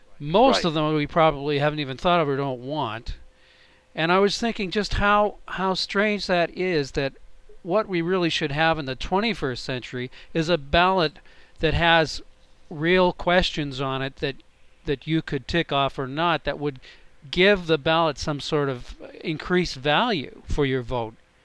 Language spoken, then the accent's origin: English; Toronto, Ontario, Canada; I'm from Toronto, Canada.